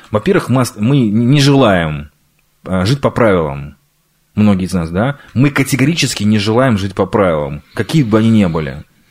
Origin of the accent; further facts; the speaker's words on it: Uzbekistan; Это моя малая родина, моя Узбекистан.